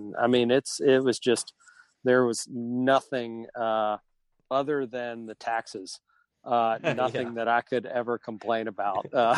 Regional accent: Georgia, United States; as growing up in Georgia, you know, Augusta National is like Mecca.

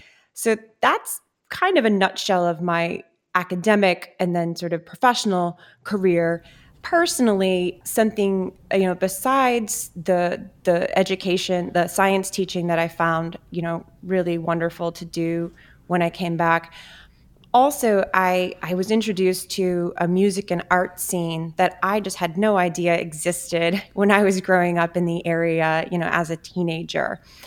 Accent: Rutland, Massachusetts, United States; also born or lived in Worcester; I am native to this area. I was born in Worcester. I grew up in Rutland. I left the area for a long time as a young adult.

